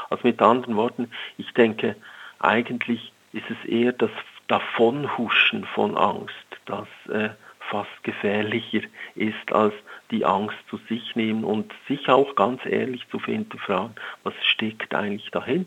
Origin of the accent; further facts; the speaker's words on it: Switzerland; ich bin ja selber Schweizer und habe sehr lange beispielsweise am Zürichbeer, eine der reichsten Gegenden europaweit